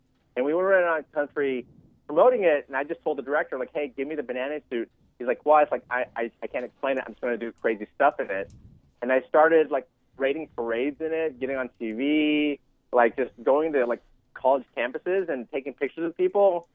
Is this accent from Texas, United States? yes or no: yes; Texas, United States; Well, number one, I'm from Texas, and I'm not to be mean. There just isn't good chicken fried steak anywhere in Southern California for the most part.